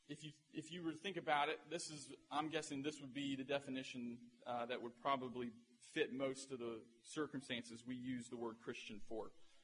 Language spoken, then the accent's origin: English; Florida, United States; I grew up in Florida, and it was always interesting to see the different responses that people had to the news that there was a hurricane on the way.